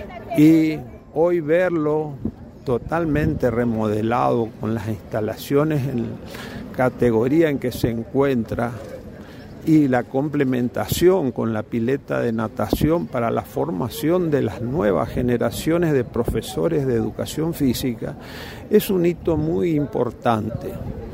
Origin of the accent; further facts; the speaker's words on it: Villa San Martín, Chaco, Argentina; Él se instala y nosotros nos criamos en Villa San Martín.